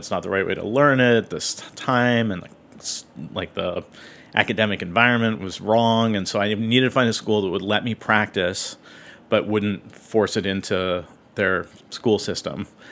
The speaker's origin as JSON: {"language": "English", "town": "Seattle", "region": "Washington", "country": "United States", "tie": "born or raised there", "said": "Well, I grew up in Seattle, and I don't know."}